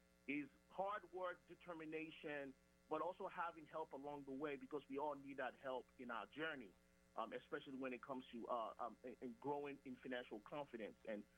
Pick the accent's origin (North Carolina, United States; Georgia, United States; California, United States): California, United States; And for me, growing up, I grew up in California, and I saw a lot of just a lot of things that they went through.